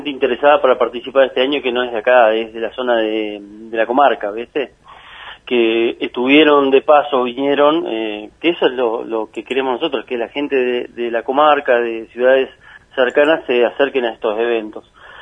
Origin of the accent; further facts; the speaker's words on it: Esquel, Chubut, Argentina; de los cuales 5 somos acá de Esquel